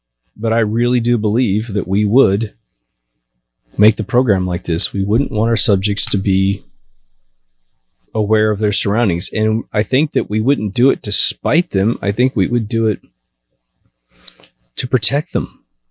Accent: Kansas, United States; I'm from Kansas.

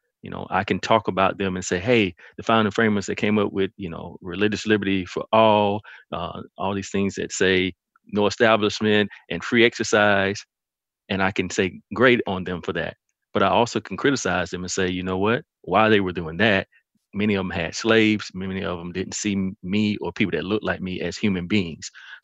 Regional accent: Millen, Georgia, United States; Well, one quick thing to say is I come from Millen, Georgia. I graduated with segregated proms in 1999.

